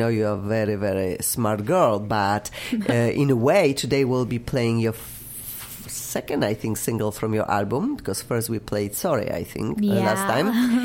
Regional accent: Poland; English is a second language; Like everybody knows, I'm from Poland, hopefully. Then I just cannot get rid of my accent. I'm keeping forever.

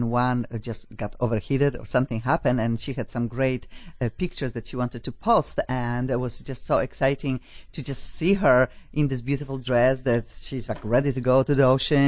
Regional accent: Poland; accent: Polish; English is a second language; now in United States; Mine is Polish and I cannot get rid of my accent. I am here almost in America 23 years, and I think I speak better and better.

